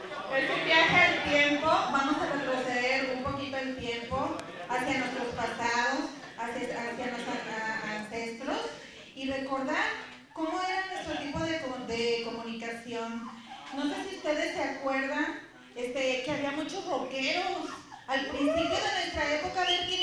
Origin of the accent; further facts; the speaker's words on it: California, United States; Soy del Distrito 20, del área 6, del norte de California.